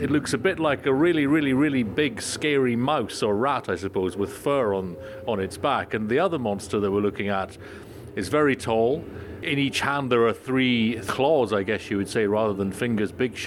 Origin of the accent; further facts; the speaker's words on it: Inverness, Scotland, United Kingdom; I'm from Inverness in the UK originally, so very near Loch Ness.